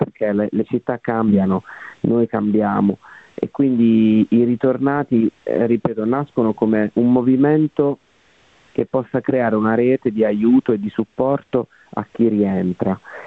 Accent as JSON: {"language": "Italian", "region": "Southern Italy", "country": "Italy", "tie": "born or raised there", "said": "ho scelto di tornare perché volevo tornare a casa, volevo dare la possibilità a me stesso e alla mia terra un riscatto."}